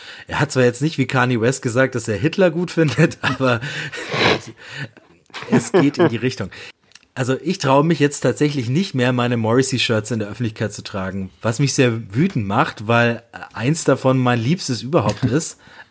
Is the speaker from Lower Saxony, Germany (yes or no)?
no; Bayreuth, Bavaria, Germany; meine Heimatstadt.